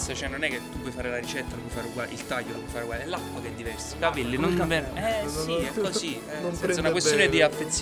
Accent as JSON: {"language": "Italian", "town": "Naples", "region": "Campania", "country": "Italy", "said": "Allora, studiavo a Napoli, e siamo di Napoli in realtà, e viviamo ancora a Napoli."}